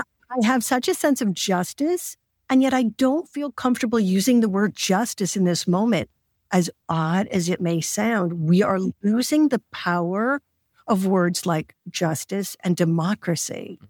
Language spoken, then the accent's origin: English; Rapid City, South Dakota, United States; I grew up in Rapid City, South Dakota, which is the gateway to the Black Hills.